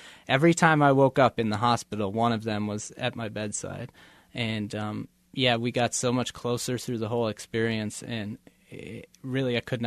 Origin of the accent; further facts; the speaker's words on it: Minnesota, United States; my parents had moved into because we're from Minnesota.